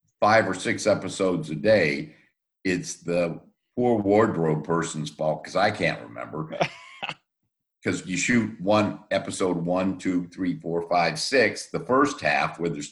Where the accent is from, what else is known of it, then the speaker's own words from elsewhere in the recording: Florida, United States; also born or lived in Chicago; now in Northern California, United States; well, I grew up in Florida, so I'm used to the heat.